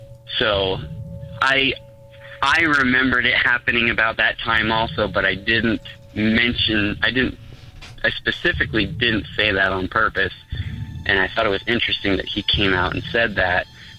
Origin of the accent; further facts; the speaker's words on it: Utah, United States; I'm from Utah, so safe guess, I am Mormon.